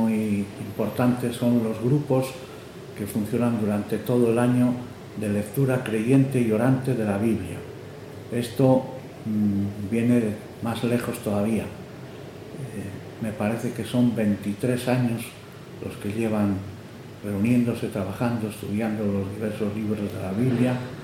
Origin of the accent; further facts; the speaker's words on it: Galicia, Spain; also born or lived in Palencia; Y yo vengo de Galicia, nací en Palencia, en Castilla